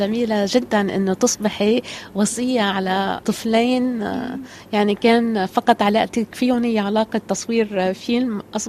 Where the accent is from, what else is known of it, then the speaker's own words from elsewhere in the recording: Sudan; بالنسبه لنا نحن كسودانيين وبالنسبه للشعب السوداني